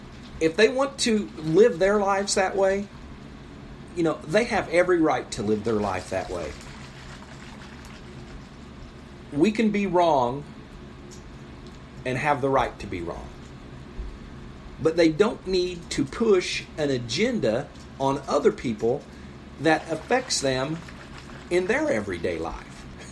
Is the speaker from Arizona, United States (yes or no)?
no; Boston, Massachusetts, United States; Yeah, Boston? I'm from Boston.